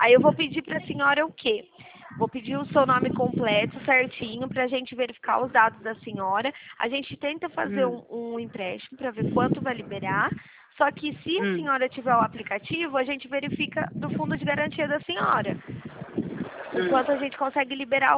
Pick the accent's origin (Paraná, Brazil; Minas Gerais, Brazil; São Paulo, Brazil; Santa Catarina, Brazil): São Paulo, Brazil; Leme; Sou de Leme, estado de São Paulo.